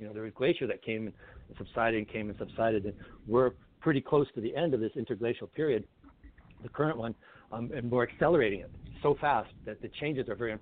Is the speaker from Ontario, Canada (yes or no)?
no; Old Crow, Yukon, Canada; Old Crow, where I grew up in Yukon, is calling a state of emergency because of the melting permafrost